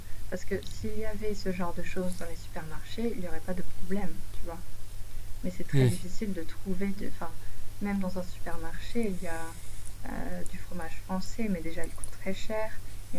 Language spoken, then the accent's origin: French; Bordeaux, Nouvelle-Aquitaine, France; je viens de Bordeaux, tu vois, c'est le sud-ouest